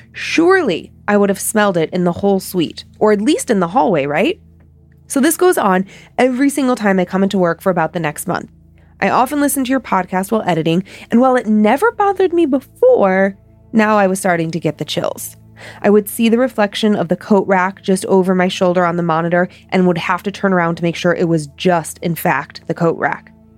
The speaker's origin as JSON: {"language": "English", "town": "Watertown", "region": "New York", "country": "United States", "tie": "born or raised there", "said": "A lot of locals here have a get out of my hometown attitude, but I love it here."}